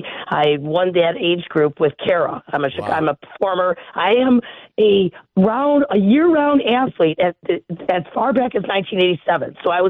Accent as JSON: {"language": "English", "town": "Skokie", "region": "Illinois", "country": "United States", "said": "I'm from Skokie, Illinois. I graduated from Niles High School class in 91."}